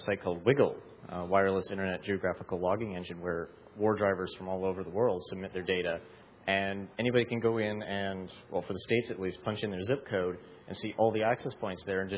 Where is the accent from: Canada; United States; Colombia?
Canada; I'm Canadian, remember?